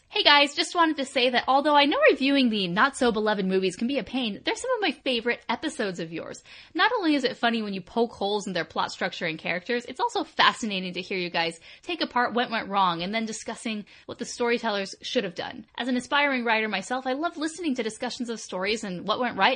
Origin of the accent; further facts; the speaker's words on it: Utah, United States; from Utah, and I'm a big fan of your show.